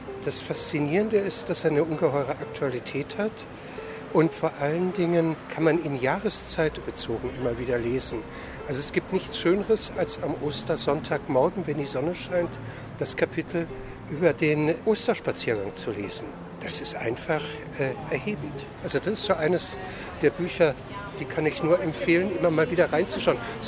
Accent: Munich, Bavaria, Germany; aus München, geboren in München, bin hier zur Schule gegangen

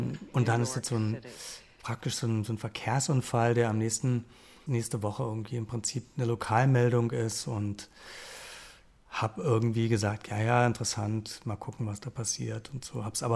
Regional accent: East Berlin, Berlin, Germany; Ich bin ja aus Ostberlin, also bin groß geworden, sozusagen im Schatten der Mauer.

